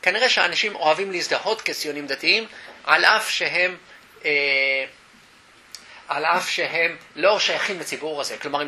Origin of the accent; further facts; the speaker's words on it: Jerusalem, Jerusalem District, Israel; הייתי ילד דתי אשכנזי, הרגשתי ילד כפות בקטמונים, כשהייתי, גדלתי ממש ליד קטמונים.